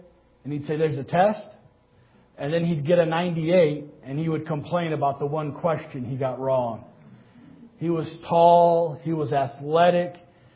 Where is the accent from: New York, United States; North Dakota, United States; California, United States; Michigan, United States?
Michigan, United States; Detroit; also born or lived in Iraq; As Pastor said, I was born in Iraq, and I was raised in Detroit.